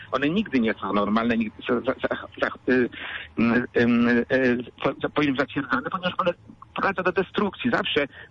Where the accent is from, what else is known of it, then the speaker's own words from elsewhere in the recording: Bydgoszcz, Kuyavian-Pomeranian Voivodeship, Poland; Ja też z Bydgoszczy pochodzę, z okolic, ja akurat Śródmieścia, z okolicy obok, zwanej Biedaszkowem, to już wszystko mówi ta okolica.